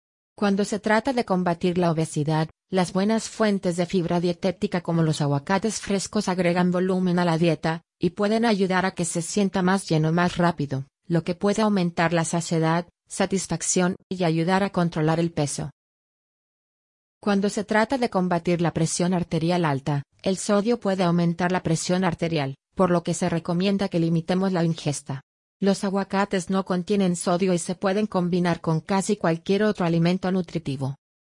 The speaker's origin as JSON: {"language": "Spanish", "country": "Venezuela", "tie": "born or raised there", "said": "Mi papá es italiano, mi mamá mexicana. Y yo crecí en Venezuela."}